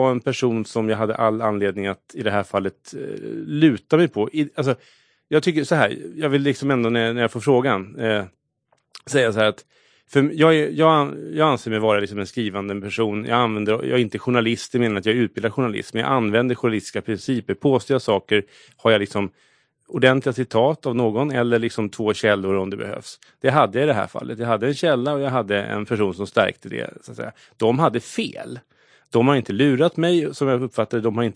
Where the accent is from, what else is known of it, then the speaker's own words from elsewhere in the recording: Stockholm, Stockholm County, Sweden; jag är ju stockholmare och uppväxt längs tunnelbanelinjen i en billös familj.